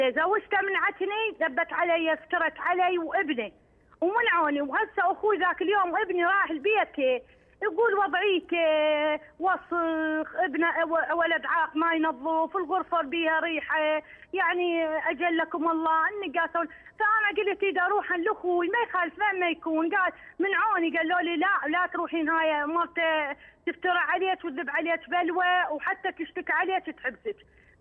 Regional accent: Iraq; هناك عندنا بالعراق ناخذ منهم سمك

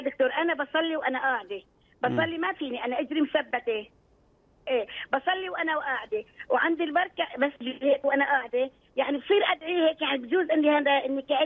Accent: Syria; أنا ألمانية بس أنا من سوريا.

